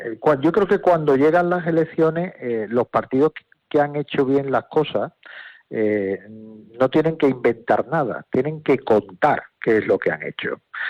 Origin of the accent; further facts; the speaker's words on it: Andalusia, Spain; los andaluces y el resto de españoles no tenemos un pelo de tonto